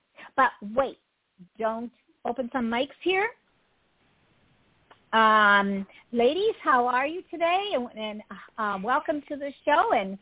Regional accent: Pennsylvania, United States; born there; I was born outside of Pittsburgh and went to college there. So, yeah, I have a great, big, huge feel for Pittsburgh.

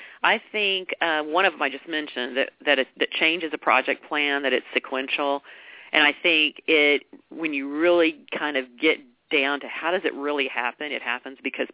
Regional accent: Texas, United States; I live in Dallas, Texas. You can probably tell I'm from Texas based on my accent. I can't hide it.

